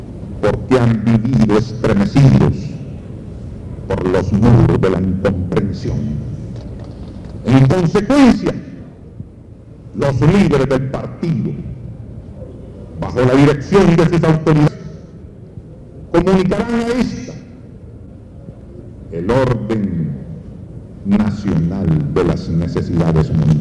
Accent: Honduras; Es el hecho de que somos hondureños, que es un título alto

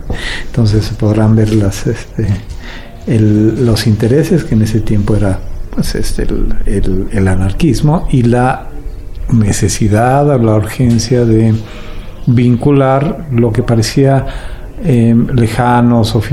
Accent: Mexico City, Mexico; born there; moved away as an adult; now in Oaxaca, Mexico; Yo nací en la Ciudad de México hace ya 60 años y tengo aquí en Oaxaca desde 1989, es decir, cerca de 30 años.

